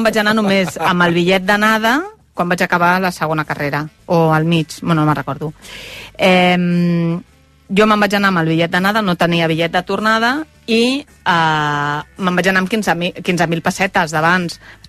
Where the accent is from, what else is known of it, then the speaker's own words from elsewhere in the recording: Badalona, Catalonia, Spain; Soc molt badalonina, eh? M'agrada bastant més... I sóc molt de Port de la Selva.